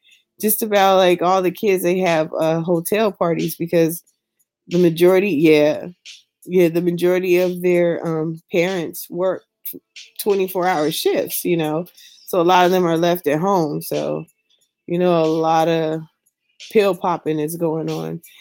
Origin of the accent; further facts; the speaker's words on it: California, United States; When I was in high school, because you guys know I'm from California